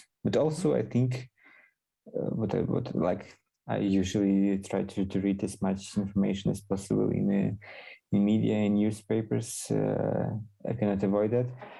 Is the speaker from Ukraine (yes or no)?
yes; Chernivtsi, Chernivtsi Oblast, Ukraine; I moved yesterday from Kiev to Chernivtsi, my hometown, and where my parents live.